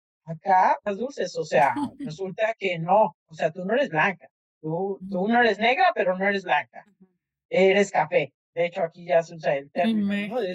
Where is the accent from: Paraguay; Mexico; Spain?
Mexico; born there; aquellos que vivimos acá, sobre todo los que nacimos en México, por ser ya tantos los que somos de México